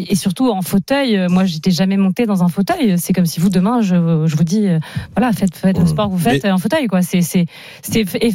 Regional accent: France; le public était pour moi parce que je suis française

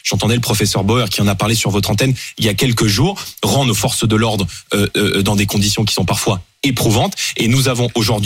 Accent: Île-de-France, France; moi j'ai grandi en Seine-Saint-Denis.

